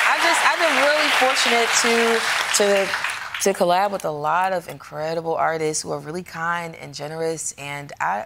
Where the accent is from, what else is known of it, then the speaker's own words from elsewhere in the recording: Maryland, United States; She's from Pennsylvania. I'm from Maryland. And so it was something about, like, not having a twang